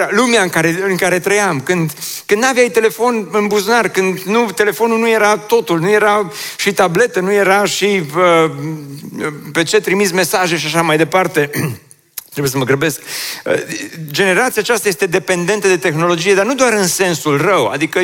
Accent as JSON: {"language": "Romanian", "town": "Oradea", "region": "Bihor County", "country": "Romania", "tie": "born or raised there", "said": "eu am crescut aici în Oradea, în Ioșia, pe strada Belșugului."}